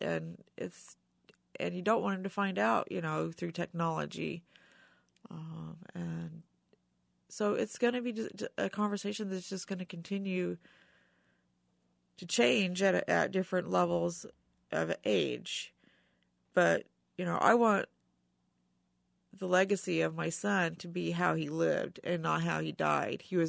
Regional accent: United States; I'm patriotic. I'm an American. I'm pro-troop.

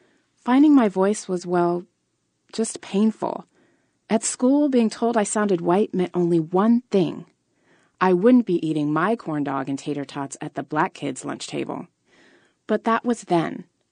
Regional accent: Las Vegas, Nevada, United States; You see, where I grew up in Las Vegas, there were two types of black kids in school.

